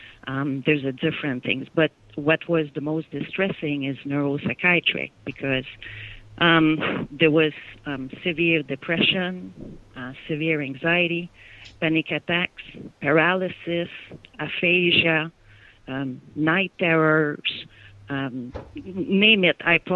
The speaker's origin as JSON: {"language": "English", "country": "Canada", "said": "So as a Canadian, I was not set up financially to go to another country"}